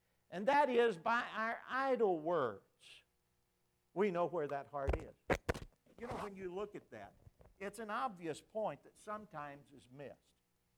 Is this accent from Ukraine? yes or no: no; Texas, United States; I grew up in Texas, so I didn't know Brother Puckett.